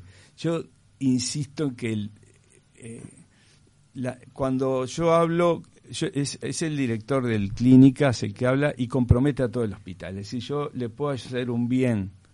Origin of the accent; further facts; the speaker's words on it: Uruguay; como uruguayos podemos